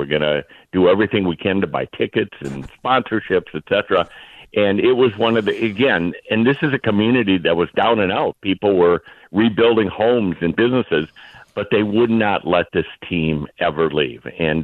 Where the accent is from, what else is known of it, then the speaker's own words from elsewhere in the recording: Wisconsin, United States; now in New Orleans, United States; maybe because of where I grew up in Wisconsin, I had seen how strong of a connection a sports team could be with the community.